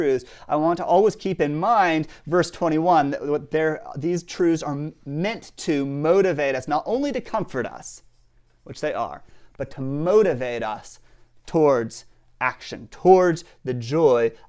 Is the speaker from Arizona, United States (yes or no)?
no; Colorado, United States; but I grew up in Colorado where nothing grows.